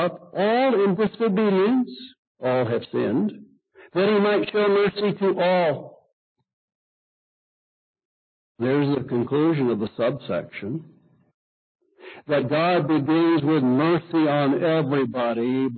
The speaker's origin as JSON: {"language": "English", "region": "Michigan", "country": "United States", "tie": "born or raised there", "said": "and when I grew up in Michigan, we had Methodists, Free Methodists over here, and we had all these Dutch people over here."}